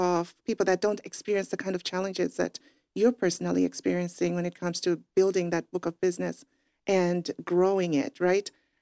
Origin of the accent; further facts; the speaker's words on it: Zambia; also born or lived in England; now in United States; I'm originally from Zambia, South Central Africa, went to school in England, and then moved over to the U.S.